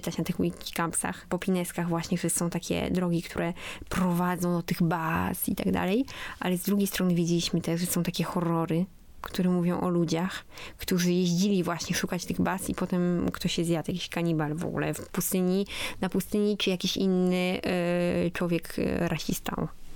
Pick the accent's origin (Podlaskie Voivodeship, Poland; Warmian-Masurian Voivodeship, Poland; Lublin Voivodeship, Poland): Warmian-Masurian Voivodeship, Poland; Olsztyn; Bo jestem z Olsztyna, nie? A tam to nie ma takiego wiatru